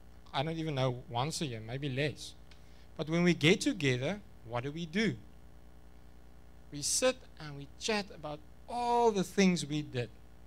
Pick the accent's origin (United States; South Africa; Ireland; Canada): South Africa; Free State; Remember, I'm from the Free State originally, so my English is at another level.